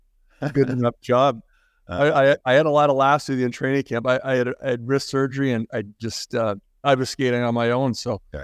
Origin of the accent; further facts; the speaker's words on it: Ottawa, Ontario, Canada; also born or lived in Montreal, Canada; I grew up in Ottawa, Ontario, or a suburb you call it, Nepean. Born in Montreal. We moved to Ottawa, and I was quite young. My mom was from there. My dad's a Saskatchewan native